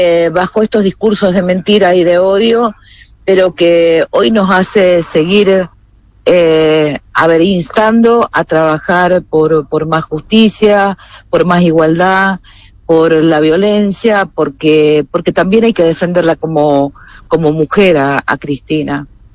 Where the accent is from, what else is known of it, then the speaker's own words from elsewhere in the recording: Argentina; como argentinos y argentinas que somos